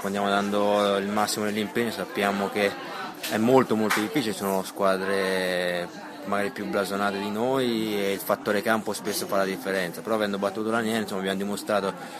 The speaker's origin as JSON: {"language": "Italian", "town": "Livorno", "region": "Tuscany", "country": "Italy", "said": "Ma basta che se Pisa sta sotto a noi va sempre bene."}